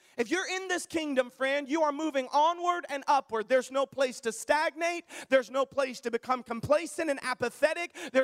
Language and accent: English; the South, United States; I'm from the South, and we call our boys Bubba and our girls Sissy.